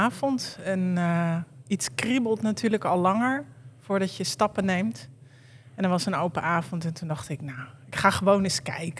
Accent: Hilversum, North Holland, Netherlands; En toen ben ik bij kazerne Hilversum geweest, waar ik opgroeide.

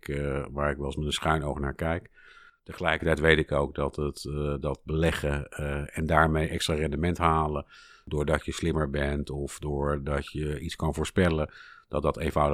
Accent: Utrecht, Netherlands; Ik kom uit een hele prettige omgeving. Opgegroeid op de Heuvelrug in de bossen.

